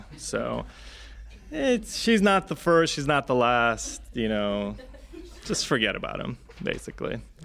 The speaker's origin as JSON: {"language": "English", "town": "Chicago", "region": "Illinois", "country": "United States", "tie": "born or raised there", "also_born_or_lived": "Transylvania, Romania", "said": "I was born in Romania, in Transylvania to be exact. but I grew up in Chicago. I moved to the States when I was four, but would travel back to Romania every summer."}